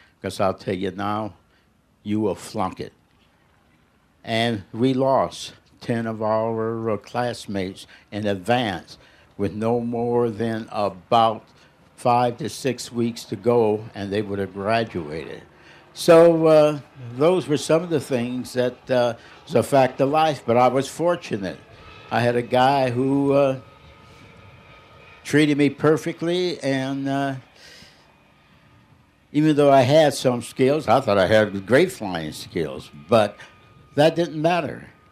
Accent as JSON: {"language": "English", "town": "Minneapolis", "region": "Minnesota", "country": "United States", "said": "Yeah, I'm from Minneapolis, whatnot."}